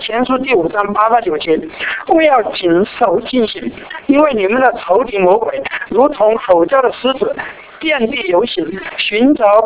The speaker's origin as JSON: {"language": "Chinese", "country": "China", "said": "但我们中国人过去处的观念，以为儿子无所谓，然后反而可能是占了人家的便宜。"}